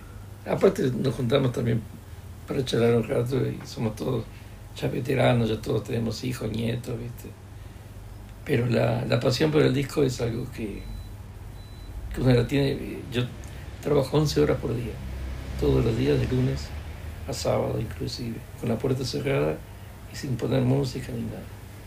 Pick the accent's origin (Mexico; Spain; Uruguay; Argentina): Uruguay; Te lo digo desde Uruguay, siendo uruguayo. Pues yo vine en el 78